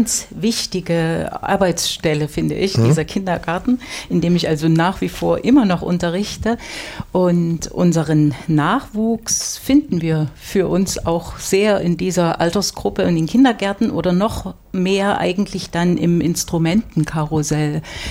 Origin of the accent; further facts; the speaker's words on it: Reichenbach, Saxony, Germany; Ich stamme aus dem Vogtland.